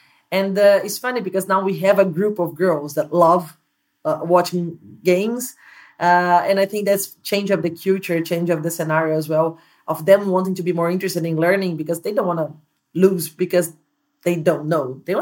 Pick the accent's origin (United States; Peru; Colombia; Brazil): Brazil; when we started cricket here in my hometown, there was no cricket.